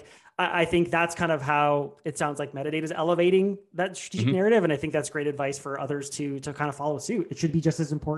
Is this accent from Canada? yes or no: yes; Canada; speaking as a Canadian